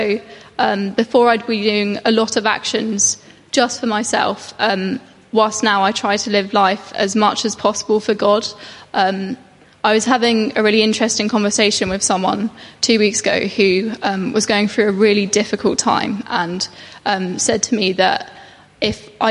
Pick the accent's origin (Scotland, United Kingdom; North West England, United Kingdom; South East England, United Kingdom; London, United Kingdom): London, United Kingdom; Clapham; I grew up in Clapham, which is in London. It's nowhere near Clapham Junction, in case you're wondering. But we moved to Wallington when I was 9